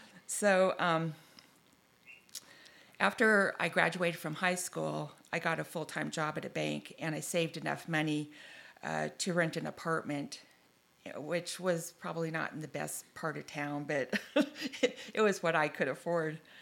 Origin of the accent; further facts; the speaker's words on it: Tacoma, Washington, United States; I grew up in Tacoma, Washington as a second eldest and oldest girl in a family of six children.